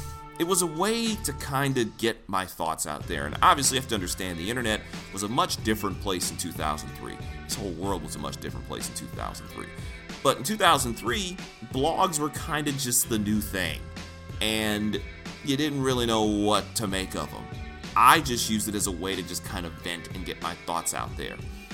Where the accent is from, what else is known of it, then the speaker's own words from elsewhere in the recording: Detroit, Michigan, United States; I'm from Detroit. I don't hide it. It's something that I wear as a badge of honor.